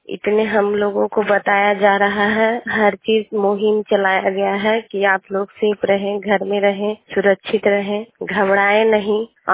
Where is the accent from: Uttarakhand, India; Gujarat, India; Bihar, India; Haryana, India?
Bihar, India; Sakraura; मैं सकरौड़ा के रहने वाले हूँ, जिला नालंदा के।